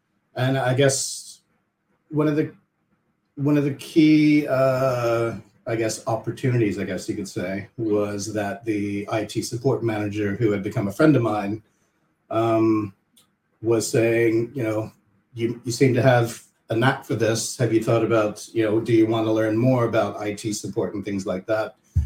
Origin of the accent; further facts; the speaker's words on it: Kentucky, United States; it all kind of began when I grew up in Kentucky, as you mentioned, the youngest of 10 children.